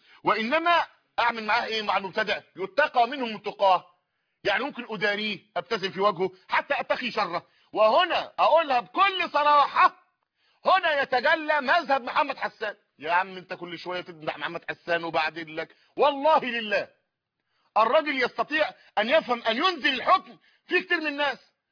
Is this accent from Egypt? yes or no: yes; Egypt; زي بعض الجماعات اللي ظهرت عندنا في مصر